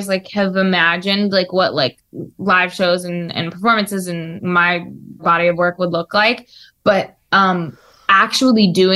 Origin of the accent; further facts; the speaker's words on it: Houston, Texas, United States; I'm from Houston, girl.